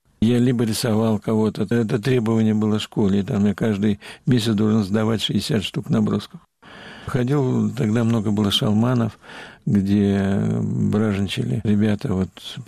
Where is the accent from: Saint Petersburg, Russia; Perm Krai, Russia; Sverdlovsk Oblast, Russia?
Saint Petersburg, Russia; born there; Родился в Питере в достопамятном 37-м году. Родился семимесячным, потому что отца посадили, а мать меня, значит, родила раньше.